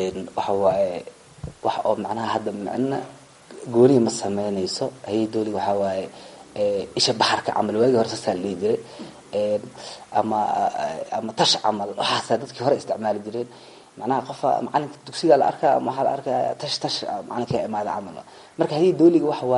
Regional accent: Mogadishu, Banaadir, Somalia; waxaan ku dhashay Soomaaliya gaar ahaan magaalada Muqdisho degmada Yaqsi isla meeshaasaa kusoo barbaaray

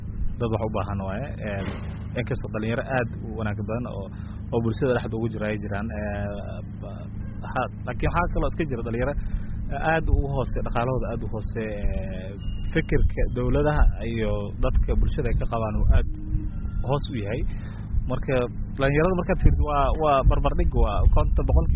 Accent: Kenya; aniga waxaanahay Kenyan anahay waxaa yeelay wadankan aan ku dhashay wadankan aan ku waxbartay wadankan aan ka shaqeeyay

